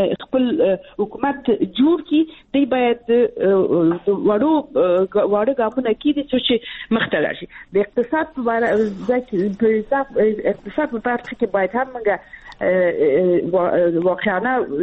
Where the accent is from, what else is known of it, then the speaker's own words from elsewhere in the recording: Balkh, Afghanistan; زه د بلخ ولایت نه یم